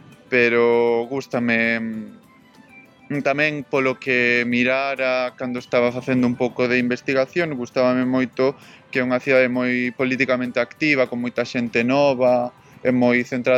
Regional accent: Cabanas, Galicia, Spain; now in Germany; Son de Cabanas, no Eume, entre Coruña e Ferrol. Unha parte preciosa, coa ría de Ares, coas fragas do Eume, Ponte de Eume, Torreón medieval.

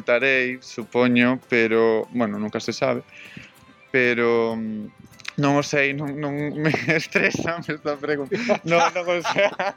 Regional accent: Cabanas, Galicia, Spain; now in Germany; Son de Cabanas, no Eume, entre Coruña e Ferrol. Unha parte preciosa, coa ría de Ares, coas fragas do Eume, Ponte de Eume, Torreón medieval.

